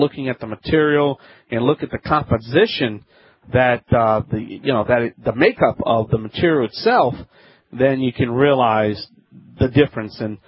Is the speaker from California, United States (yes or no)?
no; Louisiana, United States